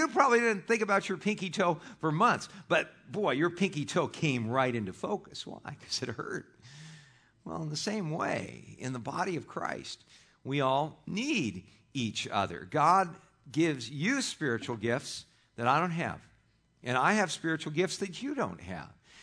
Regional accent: Los Angeles, California, United States; I think it's just a function of growing up in Los Angeles where, you know, teams just come and go and come and go

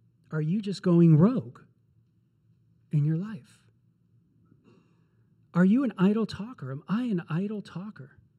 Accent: North Hollywood, California, United States; hey, guys, by the way, I'm from North Hollywood.

